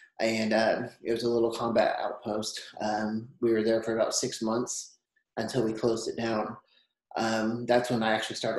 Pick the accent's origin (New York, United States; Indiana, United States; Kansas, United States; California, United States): Indiana, United States; Bainbridge; I was born and raised in Indiana. Bainbridge was my main area, basically Indianapolis area.